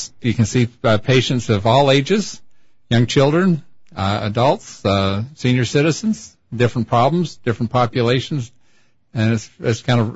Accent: Utah, United States; now in Wenatchee, United States; I grew up in Utah.

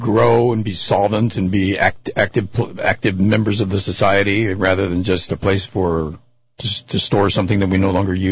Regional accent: California, United States; Oh, I'm from California.

